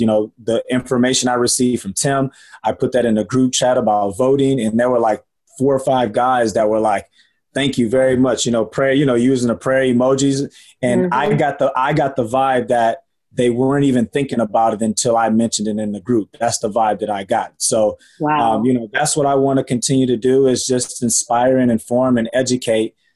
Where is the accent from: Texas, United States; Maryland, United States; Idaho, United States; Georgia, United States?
Texas, United States; Katy; I'm from Katy, Texas.